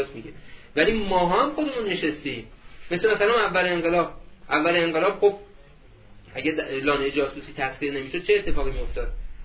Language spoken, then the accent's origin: Persian; Iran; گفتم که من ایرانی هستم.